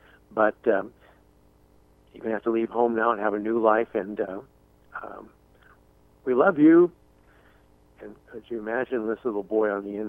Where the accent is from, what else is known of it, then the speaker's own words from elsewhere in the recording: Seattle, Washington, United States; now in Colorado, United States; because I was from Seattle and he was from Tacoma, and here we are in Colorado.